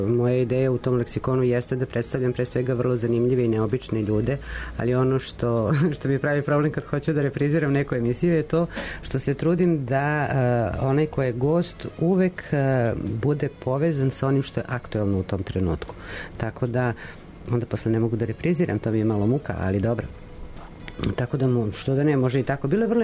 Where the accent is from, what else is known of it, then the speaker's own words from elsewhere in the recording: Pazova, Vojvodina, Serbia; odrasla sam u Pazovi, dosta ljudi poznajem